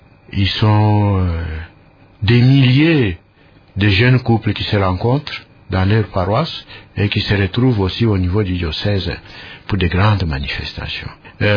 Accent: Mbuji-Mayi, Kasaï-Oriental, DR Congo; Et chez nous, en Mbujimayi, le choix est tombé sur moi

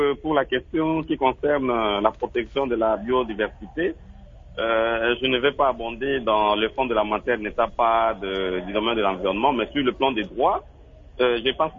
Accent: Mbandaka, Équateur, DR Congo; Par exemple, chez moi, en Mbandaka

